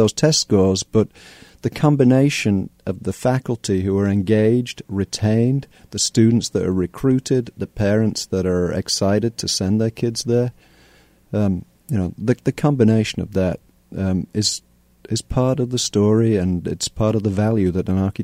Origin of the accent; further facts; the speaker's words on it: Harrogate, Yorkshire and the Humber, United Kingdom; A town called Harrogate in the north of England. It was a Victorian spa town that sits in the moors.